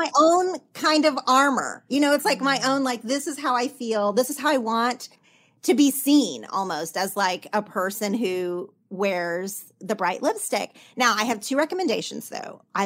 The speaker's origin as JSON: {"language": "English", "region": "Oklahoma", "country": "United States", "tie": "born or raised there", "lives_now": "Los Angeles, United States", "said": "There was just a lot of things that felt like in my small town growing up in Oklahoma that you had to be a certain way."}